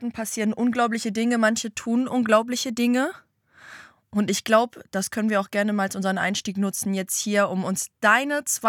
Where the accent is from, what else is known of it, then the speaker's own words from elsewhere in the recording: Hamburg, Germany; Ich komme aus Hamburg.